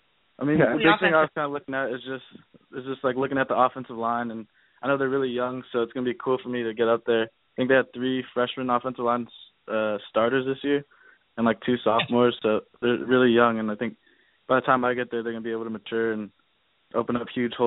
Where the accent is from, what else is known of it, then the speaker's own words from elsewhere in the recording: Torrance, California, United States; But, I mean, me and Mika are from the same city. We're both from Torrance.